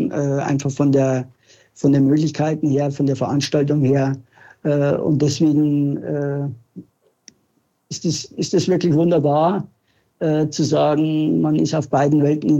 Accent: Regensburg, Bavaria, Germany; ich liebe natürlich auch meine Heimatstadt. Viele, die Ringsburg mal besucht haben, sagen, hey, das ist echt eine tolle Stadt.

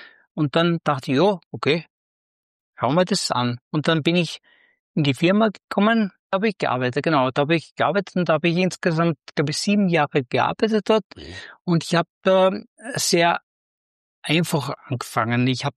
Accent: Upper Austria, Austria; Ich komme aus Oberösterreich, das hört man wahrscheinlich auch. Also ich war in der Nähe von Rieti im Innkreis. Bin ich geboren

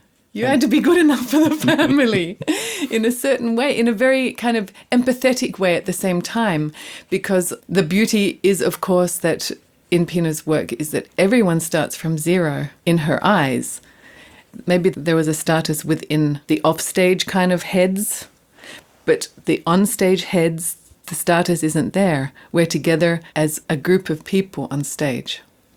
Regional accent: Australia; Because I came from Australia

